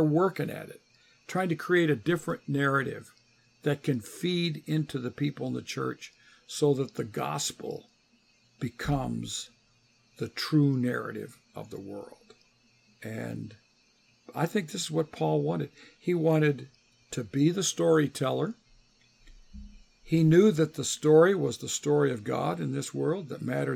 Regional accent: United States; I grew up in the United States.

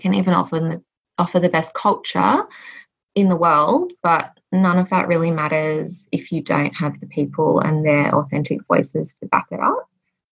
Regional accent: Sydney, New South Wales, Australia; also born or lived in Adelaide / Brisbane / Gold Coast; I'm Australian. I call Sydney home, but I've also lived in Adelaide, Brisbane, and the sunny Gold Coast.

